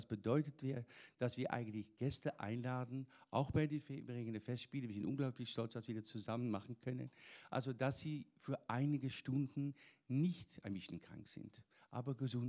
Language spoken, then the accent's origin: German; Netherlands; Also ich bin aufgewachsen in den Niederlanden, wie gesagt